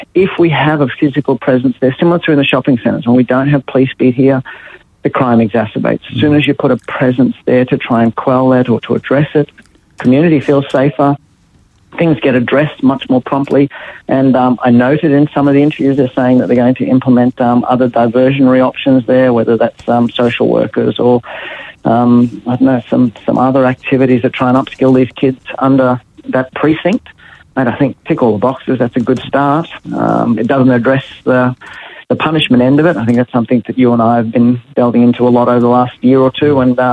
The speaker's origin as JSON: {"language": "English", "town": "Thursday Island", "region": "Queensland", "country": "Australia", "tie": "born or raised there", "said": "Well, I was brought up in the Torres Strait, so there was no supervision of me on Thursday Island when I was a young kid in primary school."}